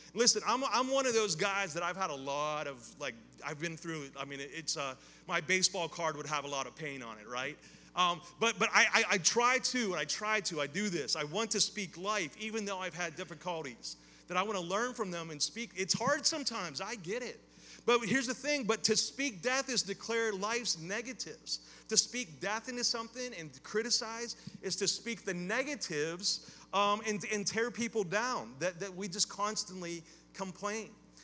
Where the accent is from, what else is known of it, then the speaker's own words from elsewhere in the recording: Pennsylvania, United States; I'm from Western Pennsylvania.